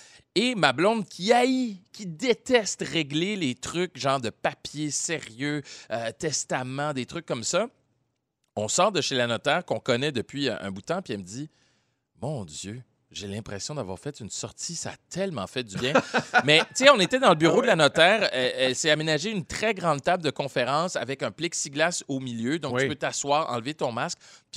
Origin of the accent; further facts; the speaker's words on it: Montreal, Quebec, Canada; Je suis vraiment un gars de Montréal. Je suis parti de Montréal. Je suis revenu parce que je me suis rendu compte à quel point la ville, c'était chez nous.